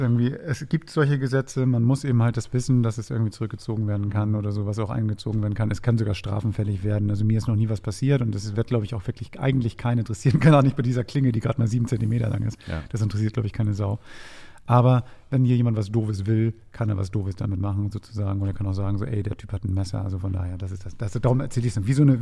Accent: Hamburg, Germany; Ich sag nur Osten. Ich sag nur Hamburger Osten.

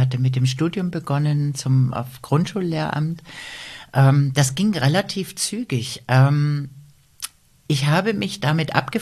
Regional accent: Großschönau, Saxony, Germany; ich komme zurück nach Großschönau in meinen Heimatort

